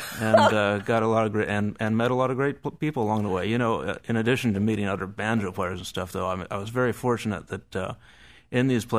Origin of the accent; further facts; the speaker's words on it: California, United States; Yeah, I grew up in Southern California. Not exactly the jazz capital of the world, but it was a nice place to grow up.